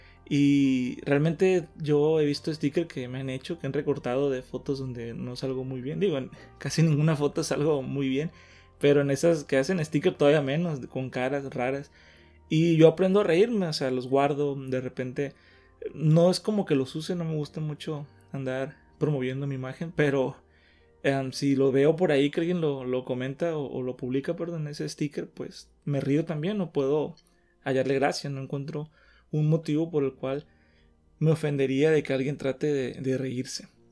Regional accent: Mexico; Y como mexicanos nosotros conocemos perfectamente lo que es el bullying

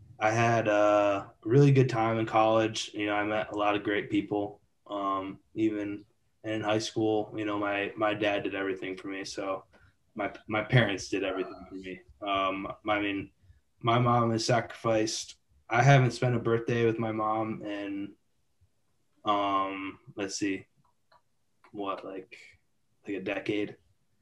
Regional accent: Michigan, United States; born there; also born or lived in Kentucky; Starting out, I was born in Michigan. I moved to Kentucky when I was in seventh grade.

